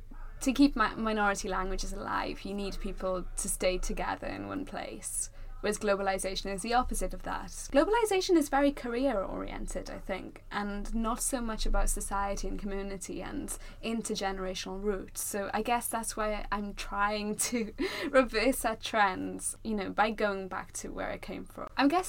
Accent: Pontypridd, Wales, United Kingdom; And that actually came to my hometown, Pontypridd, which was, I was a bit tentative about because obviously Pontypridd isn't a predominantly Welsh-speaking place.

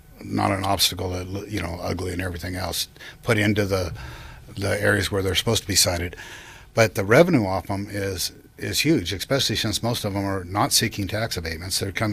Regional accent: Reno, Nevada, United States; Well, I was born and raised in Nevada, and I've lived in Lyon County for 30 years. I was born here in Reno.

